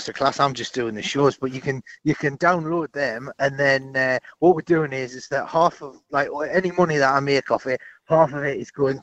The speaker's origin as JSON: {"language": "English", "town": "Newcastle", "region": "North East England", "country": "United Kingdom", "tie": "born or raised there", "said": "In my hometown in Newcastle, there's a hunting shop, right?"}